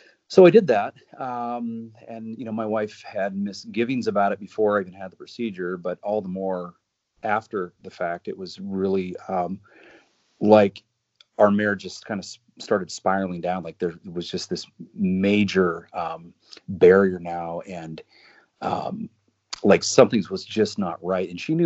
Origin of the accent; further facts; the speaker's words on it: Denver, Colorado, United States; I grew up in the Denver area, and, you know, I grew up in a Baptist church with Troy and his family